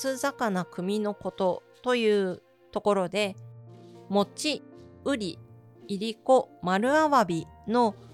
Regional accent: Kanto, Japan; 私の地元の埼玉県や栃木でも神様に備えるのはおかんだと言われました。

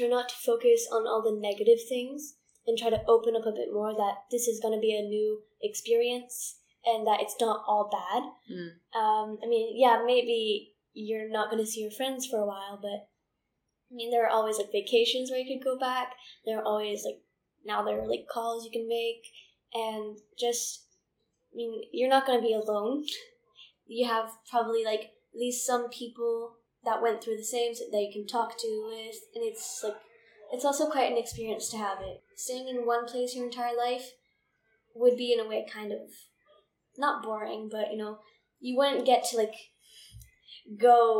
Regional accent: France; I don't feel exactly like fully French just because I grew up in France for most of my life now.

